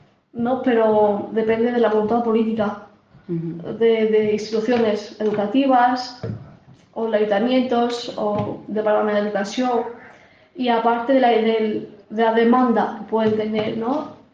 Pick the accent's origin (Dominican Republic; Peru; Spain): Spain; para los que somos de España